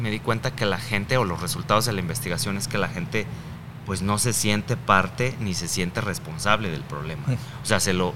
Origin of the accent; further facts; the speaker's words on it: Jalisco, Mexico; Yo no me considero ni siquiera tapatío, aunque nací aquí y crecí en el pueblo.